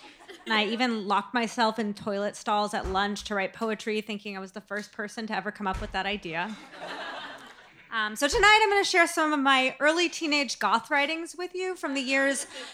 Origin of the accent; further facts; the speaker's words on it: San Diego, California, United States; Thank you. I'm from San Diego, California.